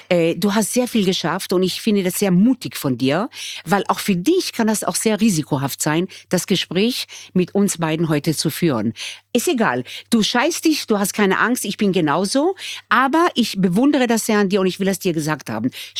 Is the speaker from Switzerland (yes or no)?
no; Israel; also born or lived in Germany; now in Austria; wir kommen eigentlich aus Israel und sind integriert nach Europa. Ich war in Deutschland, dann in Österreich, lebe seit 45 Jahren in Österreich